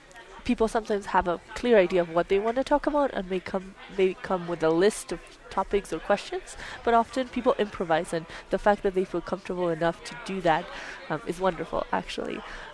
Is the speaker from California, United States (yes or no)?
no; Miami, Florida, United States; was going to be my hometown of Miami.